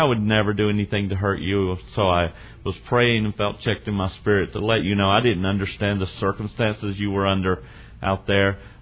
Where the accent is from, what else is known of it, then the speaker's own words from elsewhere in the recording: Virginia, United States; I mean, I'm from Virginia, and my wife has learned to cook well.